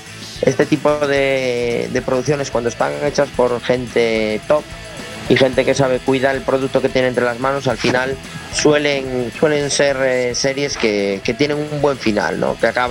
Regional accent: Galicia, Spain; siendo gallegos

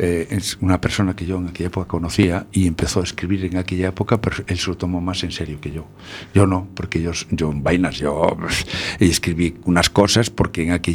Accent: Ourense, Galicia, Spain; para mí, que cuando me crié en Orense, para mí Orense era como mi casa, porque todos nos conocíamos.

